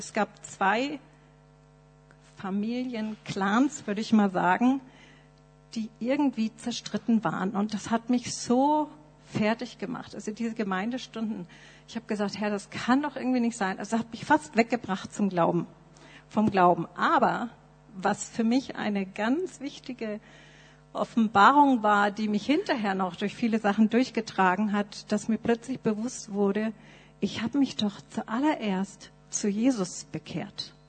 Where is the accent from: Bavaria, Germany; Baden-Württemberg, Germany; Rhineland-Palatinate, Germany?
Bavaria, Germany; Nuremberg; meine Eltern waren in der Baptistengemeinde in Nürnberg. Das ist mein geistliches Zuhause, da bin ich aufgewachsen in der Sonntagsschule und Jungscher Freizeiten.